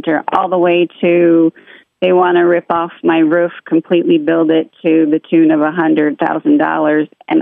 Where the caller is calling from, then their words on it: Iowa, United States; I'm calling you from Iowa.